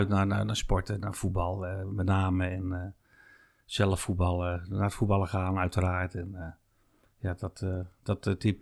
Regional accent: Utrecht, Netherlands; Ik ben niet geboren in Kanaleiland. Ik ben geboren in Witte Vrouwen.

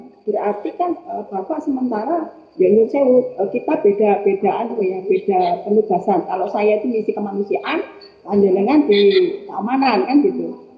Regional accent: Central Java, Indonesia; Dari Jawa Tengah.

